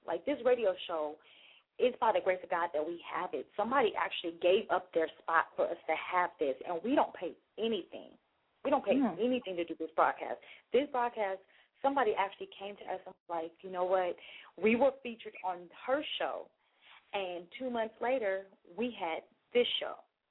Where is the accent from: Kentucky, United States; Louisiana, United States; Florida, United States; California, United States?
California, United States; now in Atlanta, United States; I am not from Chicago. I am from California. When I got to Atlanta and it snowed the first time, I freaked out.